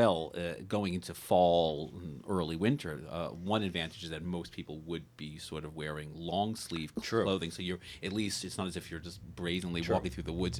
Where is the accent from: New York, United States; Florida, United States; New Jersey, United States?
New York, United States; New York City; I grew up in New York City, if I'm going to be personal for a second. And, you know, growing up there, it was, you kind of had to worry about things in New York